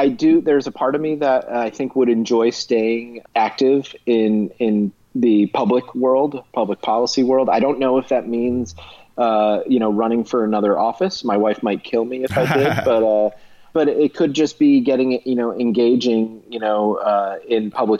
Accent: New Jersey, United States; I am from New Jersey, and if you want, you know, I can talk like that too.

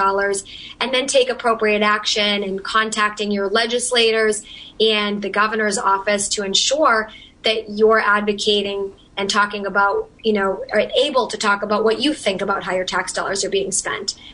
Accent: Massachusetts, United States; Look, I come from the Merrimack Valley. We're on the New Hampshire border. I represent a lot of communities that are right on that border.

